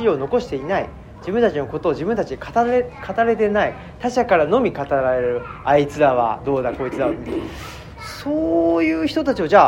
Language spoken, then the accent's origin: Japanese; Saitama, Japan; 僕は埼玉県出身で大学院は関西